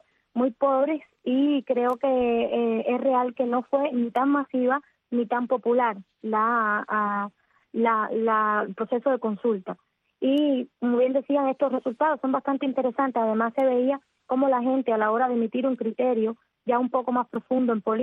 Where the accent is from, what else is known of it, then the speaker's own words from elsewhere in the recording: Cuba; es un deber nuestro como cubanos el participar